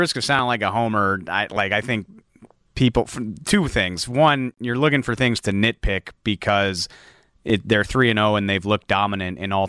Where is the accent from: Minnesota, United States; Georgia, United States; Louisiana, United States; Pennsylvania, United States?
Louisiana, United States; New Orleans; I grew up in New Orleans, but for my money, right up there with Seattle, that's the best true home field advantage in the NFL.